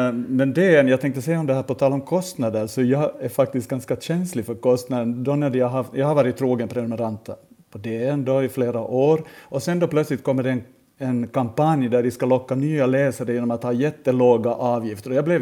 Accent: Finland; Jag har ju skrivit en kolumn om att spela på rikssvenska som finlandssvensk skådis.

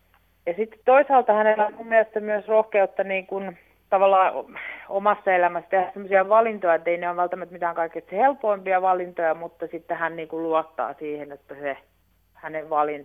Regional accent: Viiala, Pirkanmaa, Finland; Tosiaan me ollaan Viilasta kotoisin

